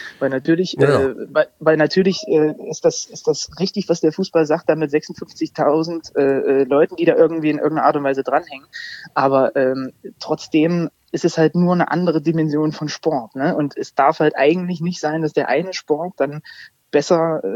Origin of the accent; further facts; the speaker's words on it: Zwickau, Saxony, Germany; born there; Als gebürtiger Zwickauer darf ich sowas sagen.